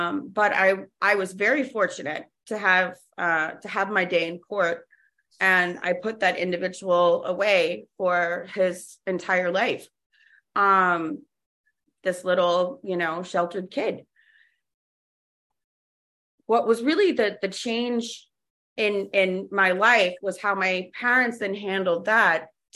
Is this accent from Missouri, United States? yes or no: no; Jacksonville, Florida, United States; We moved down to Florida when I was five. I grew up in Florida.